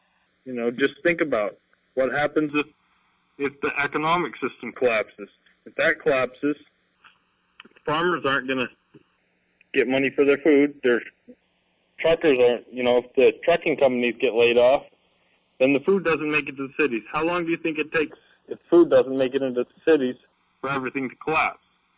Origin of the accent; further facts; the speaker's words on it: Maine, United States; I'm from Maine.